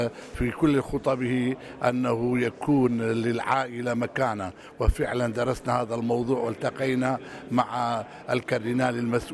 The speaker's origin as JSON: {"language": "Arabic", "country": "Iraq", "said": "وأنا كمطران من العراق"}